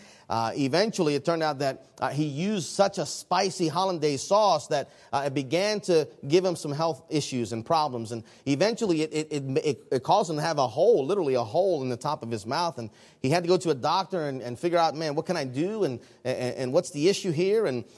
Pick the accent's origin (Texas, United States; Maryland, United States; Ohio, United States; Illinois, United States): Maryland, United States; Baltimore; I grew up in Baltimore City. I spent the majority of my life in the city, and I tried to kind of run from the city.